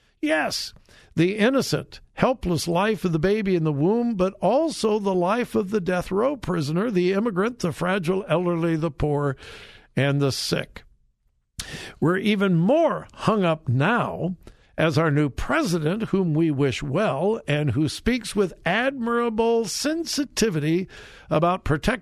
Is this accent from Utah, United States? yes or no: no; California, United States; That's my home state. I loved California.